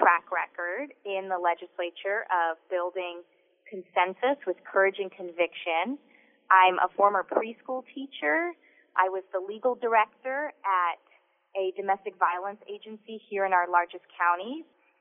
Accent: Burlington, Vermont, United States; So certainly, while I hail from Burlington, I understand that our rural areas need a lot of resiliency and reinvigoration.

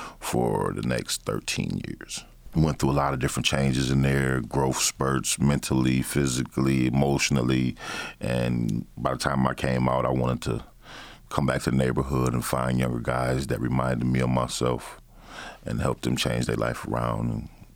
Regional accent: Battle Creek, Michigan, United States; also born or lived in Kalamazoo; Yeah. I was born here in Kalamazoo, but raised in Battle Creek. Moved there when I was like five.

